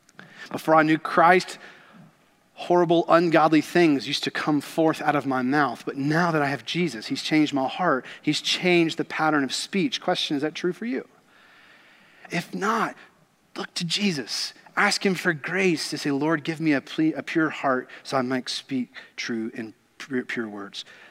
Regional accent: Kentucky, United States; Growing up in Kentucky, I got to be around racehorses quite a bit

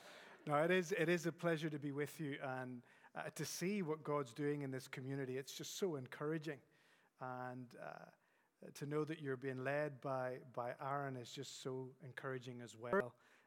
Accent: Spain; also born or lived in Northern Ireland / Scotland / Texas; I'm from Northern Ireland, and Northern Ireland is essentially Scotland. We're all Scotch-Irish. But I grew up in Spain. My parents were missionaries there

